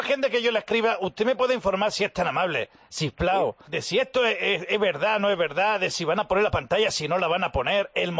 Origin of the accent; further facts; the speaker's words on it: Spain; Y Barcelona forma parte de mi país, porque soy, repita conmigo, español.